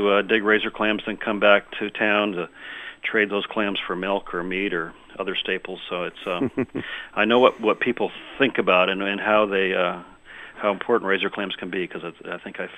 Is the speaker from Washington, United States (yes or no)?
yes; Aberdeen, Washington, United States; Yeah, and that's, you know, it's true along a big chunk of the Washington coast. I grew up in Aberdeen